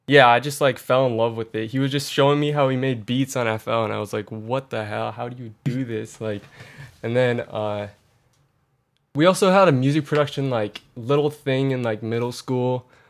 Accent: Shrewsbury, Massachusetts, United States; Yeah, I'm from a small town in Massachusetts called Shrewsbury, born and raised, and I've been here, my whole life, and I'm going to New York next year for college

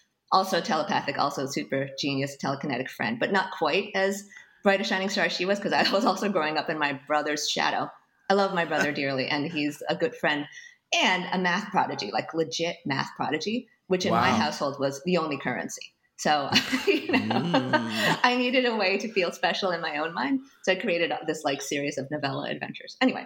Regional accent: Bangor, Maine, United States; I grew up in Bangor, Maine, which is a really small town of like 30,000 people.

